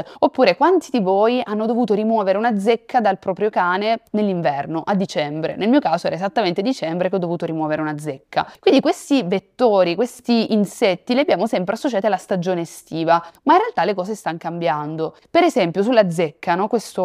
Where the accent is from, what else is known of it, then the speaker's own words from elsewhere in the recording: Vernole, Apulia, Italy; now in Bologna, Italy; ho 31 anni, sono nata e cresciuta a Vernole, un piccolo paesino in provincia di Lecce, quindi sud della Puglia, ma vivo a Bologna ormai da 12 anni.